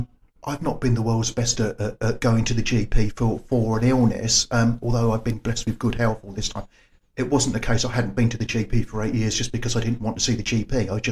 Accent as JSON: {"language": "English", "region": "London", "country": "United Kingdom", "lives_now": "Coventry, United Kingdom", "said": "I'm actually from London."}